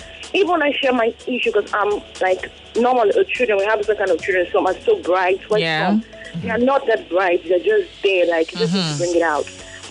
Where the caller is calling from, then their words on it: Lekki, Lagos, Nigeria; I'm calling from Lekki.